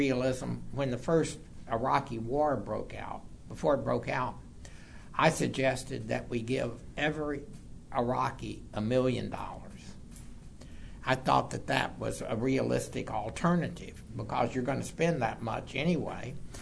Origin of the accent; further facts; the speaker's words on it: Texas, United States; I'm obviously a violent son of a bitch. I'm a Texan.